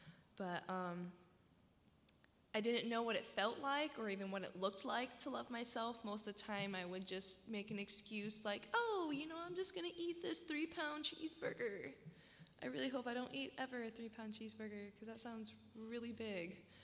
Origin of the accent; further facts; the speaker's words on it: Oregon, United States; I told them I was from Oregon, and they're like, so you're like a liberal hippie?